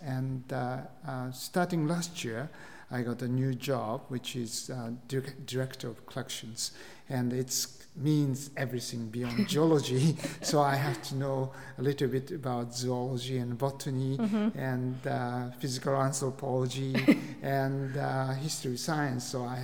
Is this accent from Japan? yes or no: yes; Tokyo, Japan; English is a second language; I was born in Tokyo and raised in Tokyo area, pretty much.